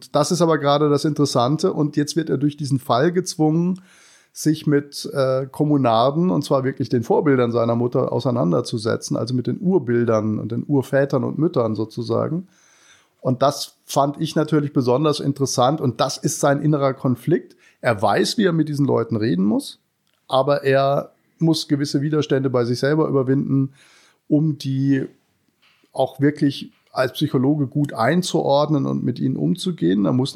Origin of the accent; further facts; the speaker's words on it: Germany; moved away as an adult; ich bin damals von da, wo ich aufgewachsen bin, das war ein kleiner Ort an der Schweizer Grenze, nach München gegangen, nach meinem Abitur